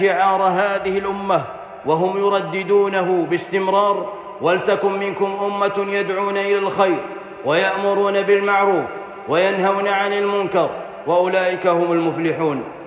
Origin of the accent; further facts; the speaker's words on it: Saudi Arabia; فكلها محظورة في بلادنا المملكة العربية السعودية